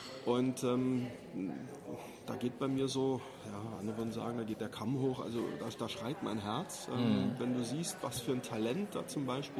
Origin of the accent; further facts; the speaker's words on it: Berlin, Germany; Ich bin in Berlin groß geworden als, heute würdest du sagen, als so ein Straßenkind.